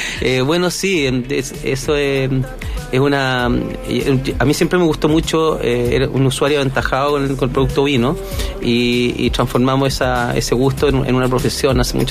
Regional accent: Chile; somos el cuarto exportador de vinos del mundo. Imagínate el porte de Chile

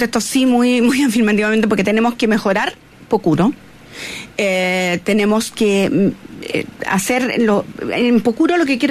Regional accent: Providencia, Santiago Metropolitan, Chile; born there; yo tengo bastante más abriles que ustedes, y les puedo decir, y nací en Providencia

